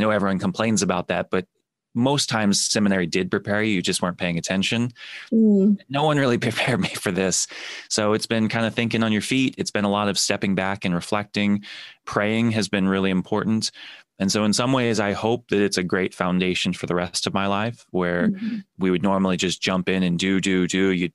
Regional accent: Pennsylvania, United States; also born or lived in North Carolina; I'm from Pennsylvania and North Carolina.

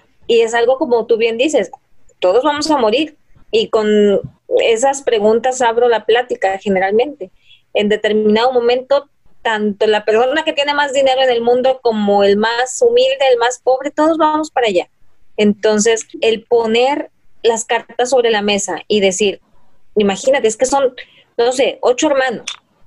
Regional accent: Mexico; incluso como mexicanos, somos muy reacios a hablar de la muerte.

